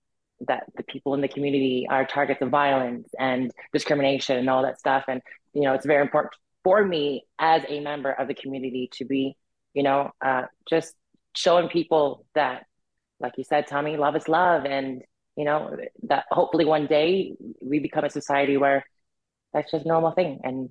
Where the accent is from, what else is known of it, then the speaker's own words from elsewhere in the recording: Windsor, Ontario, Canada; actually here in my hometown of Windsor, Ontario, Canada.